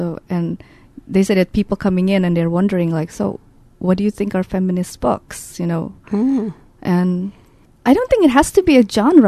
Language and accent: English; Indonesia; English is a second language; I'm a novelist from Indonesia